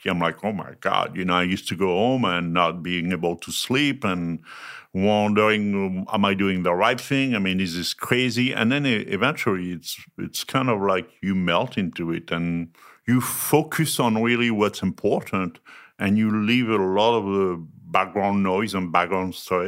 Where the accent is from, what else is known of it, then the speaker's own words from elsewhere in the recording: France; also born or lived in Paris / southwest France; From France, born and raised. I mean, I've been a little all over, so it was like either in the north of Paris or in the southwest.